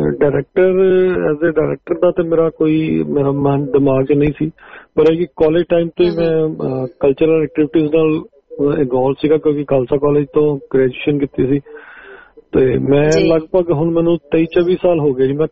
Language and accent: Punjabi; Chhapa Ram Singh, Punjab, India; also born or lived in Amritsar; ਮੇਰਾ ਅੰਮ੍ਰਿਤਸਰ ਦੇ ਆਊਟਸਕਰਟ ਦੇ ਉੱਤੇ ਹੀ ਹੈ, ਮਹਿਤਾ ਰੋਡ ਦੇ ਉੱਤੇ ਪਿੰਡ ਹੈ ਜੀ ਛਾਪਾ ਰਾਮ ਸਿੰਘ। ਸੋ ਬਚਪਨ ਮੇਰਾ ਛਾਪਾ ਰਾਮ ਸਿੰਘ ਪਿੰਡ ਵਿੱਚ ਹੀ ਰਿਹਾ ਜ਼ਿਆਦਾ